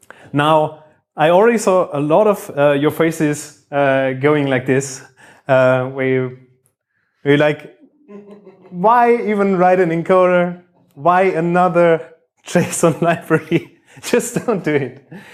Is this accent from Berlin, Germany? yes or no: no; Bavaria, Germany; English is a second language; now in Düsseldorf, Germany; I work in Düsseldorf. I come from Bavaria.